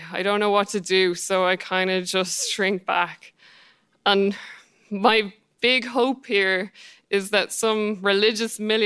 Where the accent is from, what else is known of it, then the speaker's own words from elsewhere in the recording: Ireland; And I'm Irish, right? I know. But I'm not even religious.